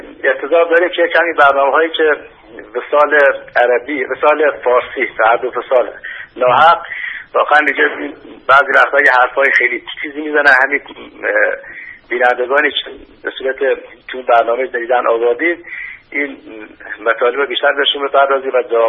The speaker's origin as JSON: {"language": "Persian", "town": "Yasuj", "region": "Kohgiluyeh and Boyer-Ahmad", "country": "Iran", "said": "آقا من از یاسوج هستم."}